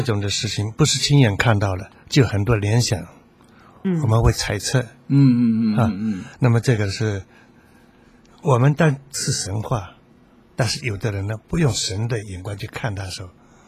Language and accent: Chinese; China; 对，你看，我们中国人这个，如果是说哈，字不多加一个字的话，有时候常常会误会啊。